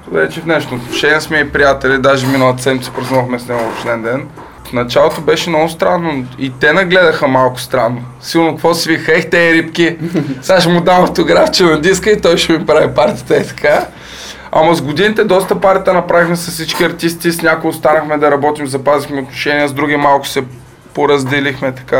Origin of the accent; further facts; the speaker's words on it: Plovdiv, Plovdiv Province, Bulgaria; Пък ние сме израснали в Пловдив, не знам, може би заради това е тази обич към града